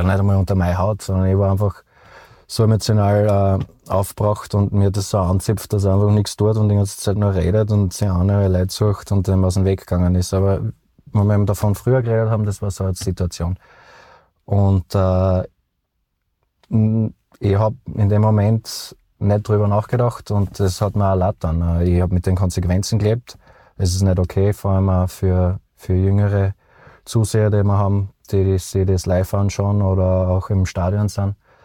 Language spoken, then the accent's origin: German; Austria; Und es gibt leider wenige Spieler bei uns in Österreich, die das noch machen und gleichzeitig spielen können.